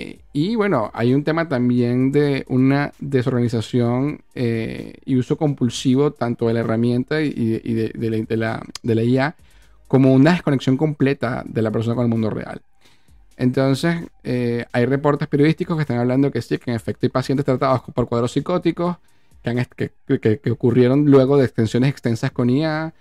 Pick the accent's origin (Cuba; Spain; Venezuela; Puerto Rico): Venezuela; now in Argentina; como venezolano, lo siento y lo sé, porque crecí en Venezuela, y ahora que estoy en Argentina